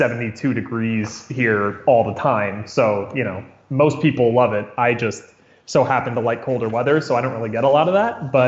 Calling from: Santa Barbara, California, United States; I'm calling in from Santa Barbara, California.

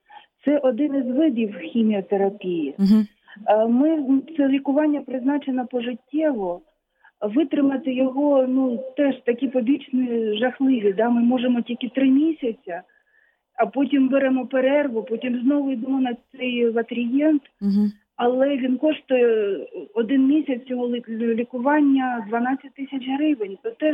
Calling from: Kyiv, Ukraine; я з Києва.

